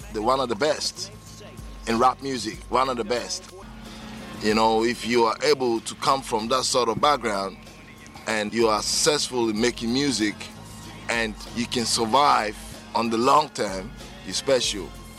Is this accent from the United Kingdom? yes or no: no; Ghana; moved away as an adult; now in Australia; From Ghana, Netherlands, the West African nation, the west coast of Africa.